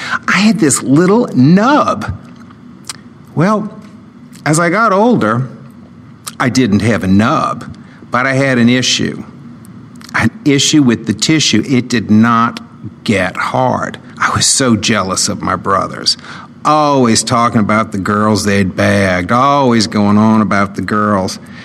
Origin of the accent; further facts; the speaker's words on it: New Orleans, Louisiana, United States; I grew up in New Orleans, Louisiana. I was one of six children. I had four brothers and two sisters.